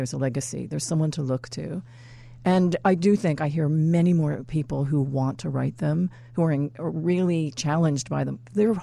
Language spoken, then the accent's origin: English; Long Island, New York, United States; I was from Long Island and not even northern, you know, southern Long Island.